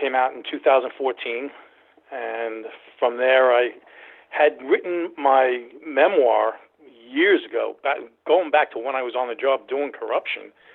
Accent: Queens, New York, United States; I was born and raised in Queens, so I wasn't far from Brooklyn. I was in the five boroughs.

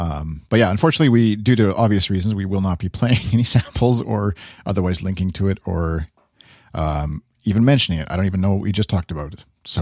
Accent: Canada; accent: Canadian; my little Canadian accent slipped in there

